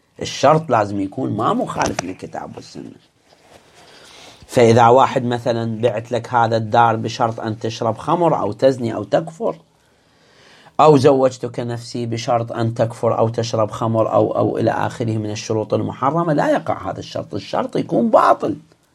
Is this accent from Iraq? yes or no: yes; Iraq; قلت لكم احنا عندنا في العراق اكو بنك واحد